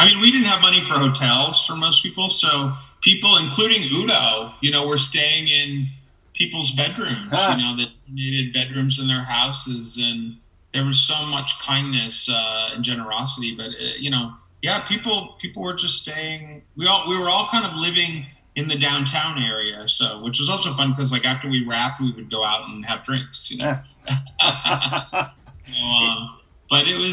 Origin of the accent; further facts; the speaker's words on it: Rust Belt, United States; And my hometown is a Rust Belt town that's really been down and out in recent years and kind of having its own resurgence.